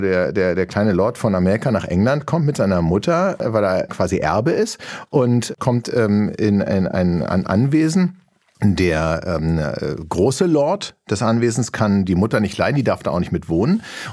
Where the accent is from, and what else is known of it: Berlin, Germany; born or raised there